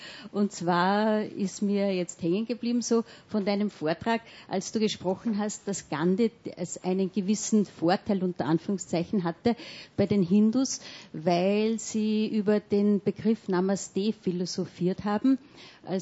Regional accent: Austria; haben sie mir gesagt als Österreicherin

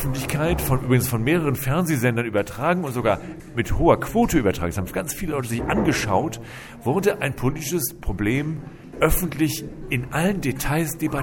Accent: Northern Germany, Germany; Also ich muss sagen, ich komme aus Norddeutschland, Stuttgart ist weit weg.

